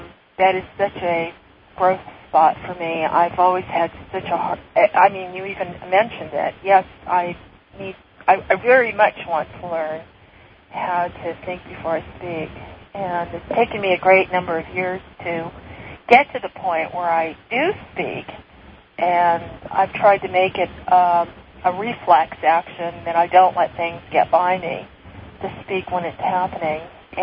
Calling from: Sierra Vista, Arizona, United States; from Sierra Vista, Arizona.

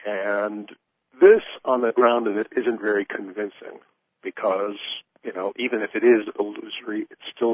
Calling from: Illinois, United States; I'm in the Chicago area. I'm about 30 miles west of Chicago.

